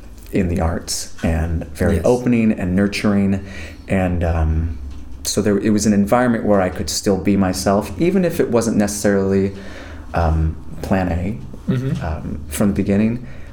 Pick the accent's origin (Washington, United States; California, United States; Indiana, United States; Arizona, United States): Arizona, United States; also born or lived in Utah; Yeah, I grew up in Arizona and Utah. So we were listening to a lot of choir music and a lot of musicals because I was raised Mormon.